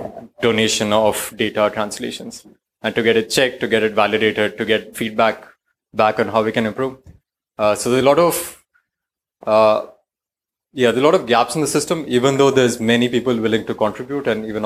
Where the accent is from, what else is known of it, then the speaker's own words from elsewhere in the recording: India; I'm coming from India, where there's so many languages